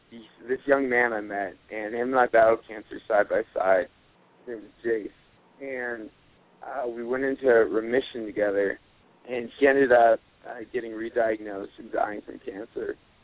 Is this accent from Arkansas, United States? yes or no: no; Aurora, Colorado, United States; I am from Aurora, Colorado.